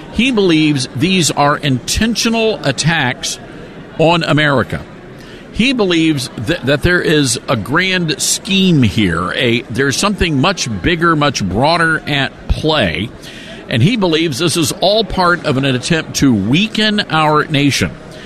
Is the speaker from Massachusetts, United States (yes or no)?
no; Tennessee, United States; the great senator from my home state, Tennessee